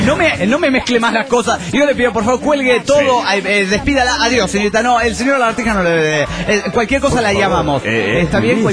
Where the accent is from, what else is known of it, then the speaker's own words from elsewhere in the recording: Guaymas, Sonora, Mexico; de Guaymas, Sonora, México.